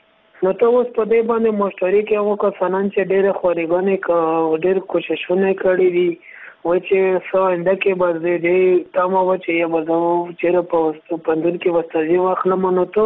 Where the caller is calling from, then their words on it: Laghman, Afghanistan; صدت خبرې کوم د لغمن ولایت څخه